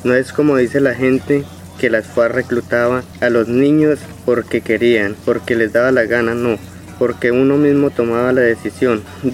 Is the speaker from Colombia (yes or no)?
yes; Guaviare, Colombia; also born or lived in Cartago; Nací en Cartago Valle, ahí viví 6 años con mi madre. De mi padre lo visitábamos de vez en cuando a otro pueblo cercano. Después mi madre nos dirigimos hacia el departamento de Guaviare con un padrastro.